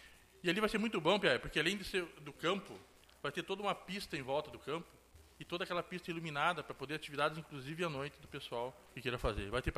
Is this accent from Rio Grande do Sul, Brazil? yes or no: yes; Ijuí, Rio Grande do Sul, Brazil; um sonho daquele bairro, onde eu nasci e me criei, sendo realizado